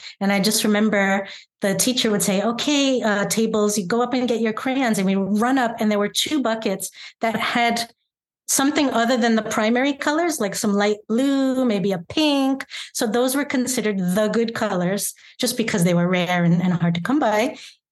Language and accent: English; United States; So I'm American and Portuguese. I have two passports